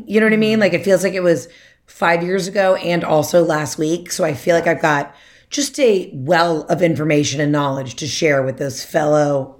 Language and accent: English; Atlanta, Georgia, United States; I'm from Atlanta. That's where we live now.